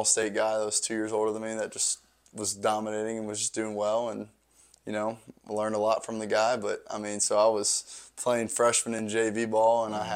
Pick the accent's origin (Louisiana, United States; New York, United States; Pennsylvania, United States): Louisiana, United States; Lafayette; From Lafayette, Louisiana.